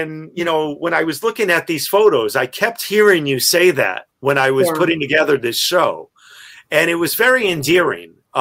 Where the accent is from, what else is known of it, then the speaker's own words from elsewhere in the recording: Greenwich Village, New York, United States; I grew up in Greenwich Village and I used to love sitting outdoors on stoops and in the park in Washington Square Park, watching people go by.